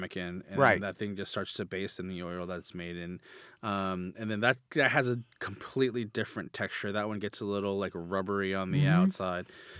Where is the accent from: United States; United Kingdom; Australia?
United States; Pico Rivera, California; I grew up in Pico Rivera, which is about 18 miles from downtown LA.